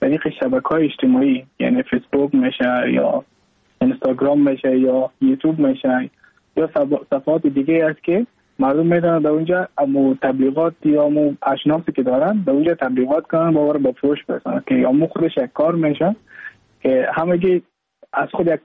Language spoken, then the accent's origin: Persian; Mazar-i-Sharif, Balkh, Afghanistan; now in India; از مزار شریف هستم، از قریه شیرآباد که از قریه درفتاده مزار شریف بلخ میباشم، که ما در سال 2019 ماه جون به هندوستان آمدم